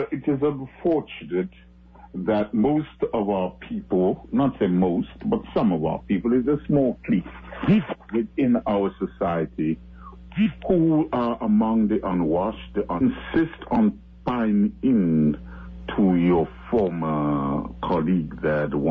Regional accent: Birmingham, West Midlands, United Kingdom; now in Bloomfield, United States; I was brought up in Birmingham, England

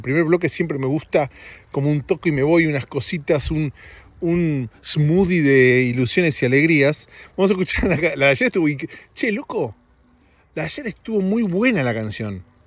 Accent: United States; Spanish is a second language; soy americano y nosotros hablamos en inglés. Pero es verdad, soy americano, chicos.

